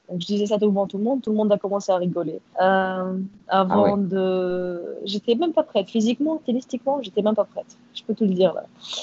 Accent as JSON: {"language": "French", "country": "Tunisia", "said": "je viens de la Tunisie, on n'a pas beaucoup de moyens là-bas"}